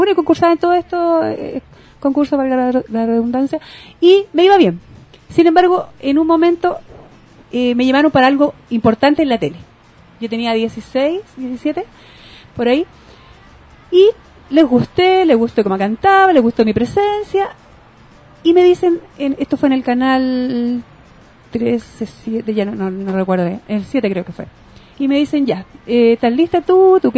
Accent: Lota, Biobío, Chile; also born or lived in La Pintana; yo soy del sur, más que nada, siempre digo, yo vengo de Lota, de los mineros, mi papá es de Lota. Él nos pasaba llevando a vivir allá, vivíamos un año acá, en Lota, Coronel, Talcahuano, vivíamos en diferentes pueblos por la octava región, y teníamos la casa acá en La Pintana.

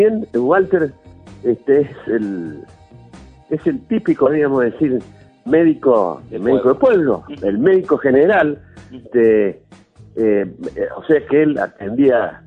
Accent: Saldán, Córdoba, Argentina; yo soy de Saldán, he pasado toda mi vida

